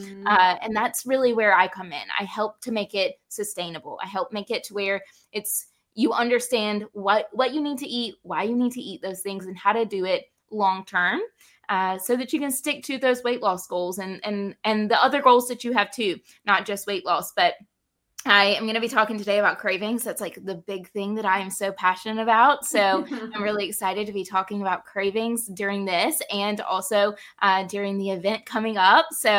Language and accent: English; Southern United States, United States; accent: Southern; And if you can't tell by my accent, then I am definitely a Southern girl through and through.